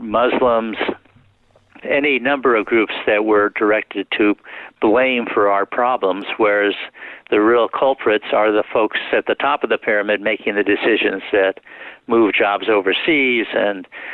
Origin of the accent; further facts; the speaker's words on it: California, United States; I grew up in California thinking racism was a problem in the South.